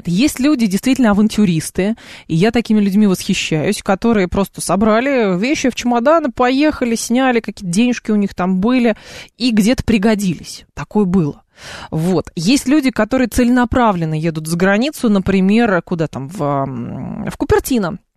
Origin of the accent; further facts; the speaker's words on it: Moldova; moved away; Так, я уже эмигрировал из Молдовы, ну, Молдавии в данном случае.